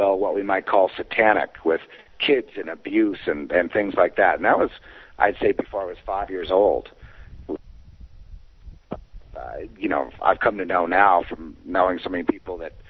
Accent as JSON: {"language": "English", "town": "Los Angeles", "region": "California", "country": "United States", "tie": "born there", "said": "But I was born in Los Angeles in what I would call a very established L.A. family"}